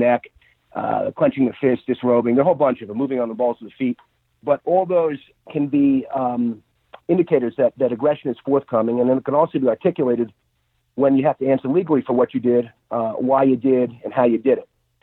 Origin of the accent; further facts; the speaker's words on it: New Jersey, United States; born there; I am. Yep. I was born in New Jersey. I went to college here at Princeton